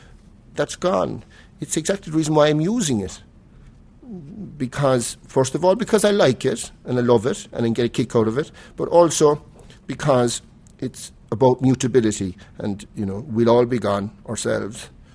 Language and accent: English; Cork, Munster, Ireland; I grew up in the Hell Box. The Hell Box was Cork in Ireland, and the particular Hell Box was on Oliver Plunkett Street, the Eagle Printing Company.